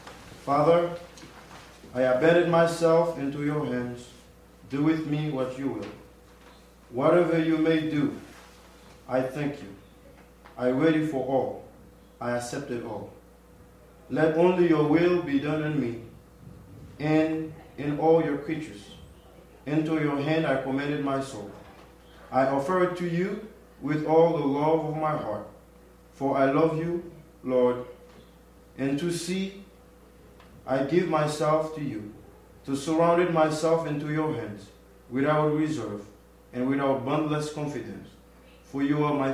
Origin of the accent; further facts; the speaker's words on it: Port-au-Prince, Ouest, Haiti; I'm from Port-au-Prince, Haiti.